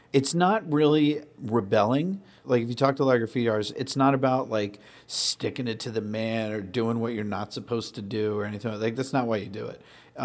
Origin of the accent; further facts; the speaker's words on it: Sandwich, Massachusetts, United States; I grew up on the Cape in Sandwich.